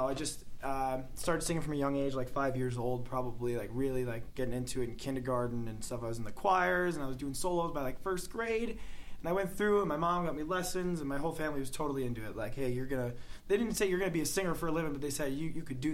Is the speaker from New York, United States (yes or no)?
yes; Babylon, New York, United States; No, I was from Long Island, man. I'm from outside the city, about... A 30-minute train ride. Babylon, New York. Small town.